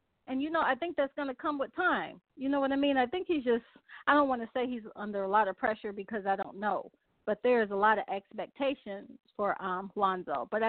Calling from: Racine, Wisconsin, United States; I am calling from Racine, Wisconsin.

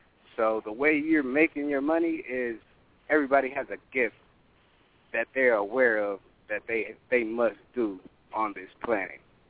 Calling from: California, United States; from Cali.

